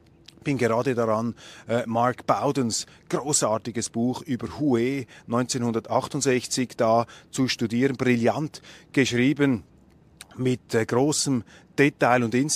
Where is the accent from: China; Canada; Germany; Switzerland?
Switzerland; als Schweizer wollen wir uns da nicht zu sehr einmischen in diese internen Angelegenheiten